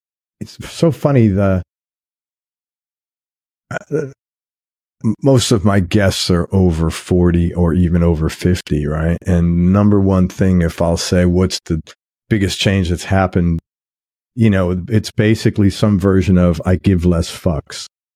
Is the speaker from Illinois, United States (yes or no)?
no; New York City, New York, United States; Now, part of that is just growing up in New York City